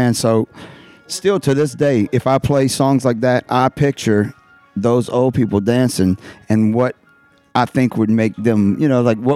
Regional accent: Gonzales, Louisiana, United States; also born or lived in Marksville; Correct. All my grandparents are from there, Gonzales and Santa Monica, which is just a little suburb. But when I was five, we moved to Marksville and lived there for about 5 years.

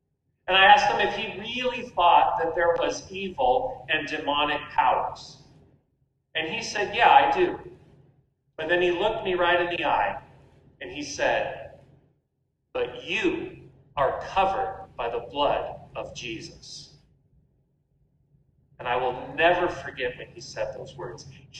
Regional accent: Sedona, Arizona, United States; Growing up in my hometown of Sedona, Arizona, I had a friend who was Pentecostal Christian.

